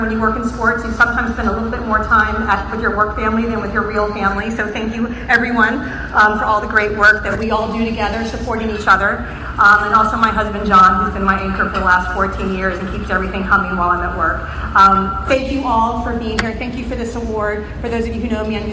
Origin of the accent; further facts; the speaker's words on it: Tampa, Florida, United States; I'm born and raised in Tampa Bay. I started my career up north, and I moved back to Tampa Bay 14 years ago.